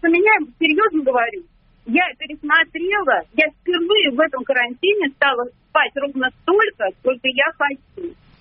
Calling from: Moscow, Russia; Я из Москвы.

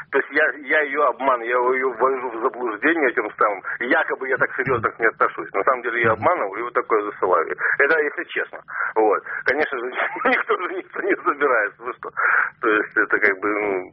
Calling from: Moscow, Russia; Да, я из Москвы, да.

